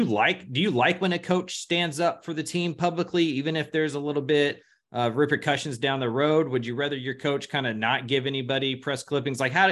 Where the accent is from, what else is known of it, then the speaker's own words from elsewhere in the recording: Houston, Texas, United States; because I was a pretty big NBA fan growing up around Houston, just being in that area when they were really good with Hakeem Olajuwon and stuff.